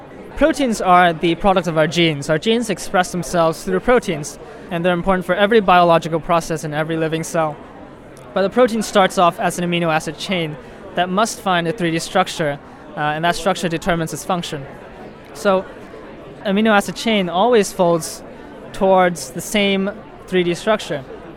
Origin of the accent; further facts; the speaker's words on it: North Carolina, United States; I'm from the North Carolina School of Science and Math. I'm from North Carolina.